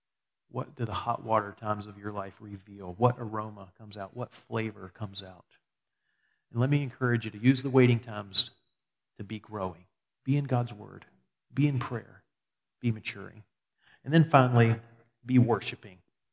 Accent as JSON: {"language": "English", "town": "Albany", "region": "Georgia", "country": "United States", "tie": "born or raised there", "said": "I grew up in Albany years ago. Albany, if you say it really southern. But Albany, Georgia."}